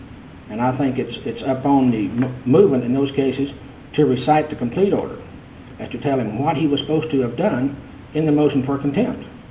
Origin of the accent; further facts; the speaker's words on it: Irving, Texas, United States; from Irving, Texas, and I'm here representing the Relator in this writ of habeas corpus.